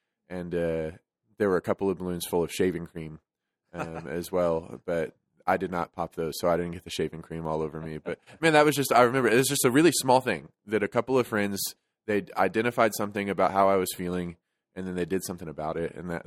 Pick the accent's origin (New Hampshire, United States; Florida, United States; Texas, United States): Texas, United States; San Antonio; So I grew up in San Antonio, Texas.